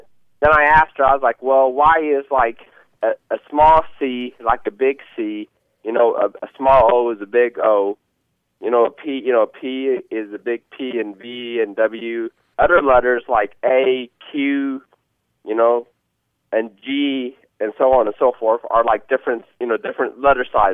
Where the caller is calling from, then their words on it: Green Bay, Wisconsin, United States; English is a second language; I'm calling from Green Bay, Wisconsin.